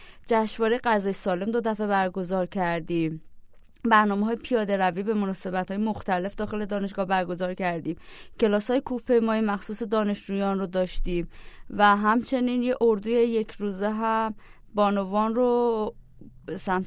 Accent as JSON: {"language": "Persian", "region": "Qazvin", "country": "Iran", "tie": "born or raised there", "said": "من اهل قزوین هستم و دبیرستان رو در شهر قزوین، دبیرستان هجرت، رشته ریاضی فیزیک."}